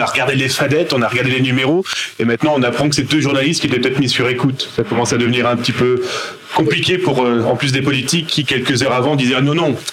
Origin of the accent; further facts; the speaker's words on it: France; now in Canada; moi qui suis pas de Québec, donc du Canada, je viens de France